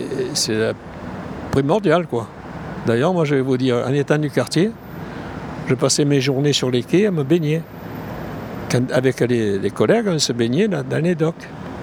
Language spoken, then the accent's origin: French; Marseille, Provence-Alpes-Côte d'Azur, France; Et mes grands-parents maternels étaient tous corses. Mais moi, je suis marseillais et français. Français, particulièrement.